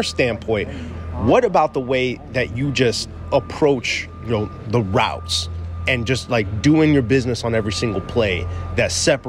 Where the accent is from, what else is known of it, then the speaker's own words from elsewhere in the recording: Midwest, United States; I'm from the Midwest originally though.